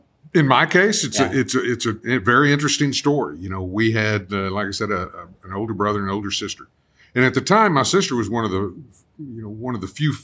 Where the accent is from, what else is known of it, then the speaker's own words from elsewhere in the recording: Roscoe, Texas, United States; as I got into high school, of course, was a part of the FFA chapter there in my hometown of Roscoe, Texas, which is out in the middle of kind of nowhere, West Texas.